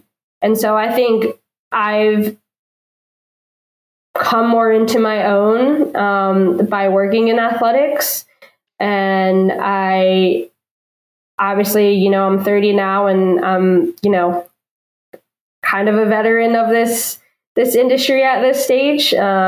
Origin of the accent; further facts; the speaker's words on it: New Jersey, United States; I'm from New Jersey, so I accepted a job with Orlando City and Orlando Pride.